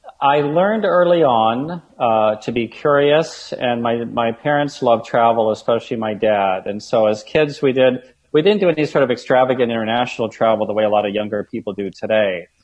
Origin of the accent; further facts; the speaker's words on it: Omaha, Nebraska, United States; also born or lived in Vienna, Austria / Germany / Frankfurt, Germany; So at a high level, I grew up in Omaha, Nebraska, and then I was fortunate enough to study in Vienna for a year.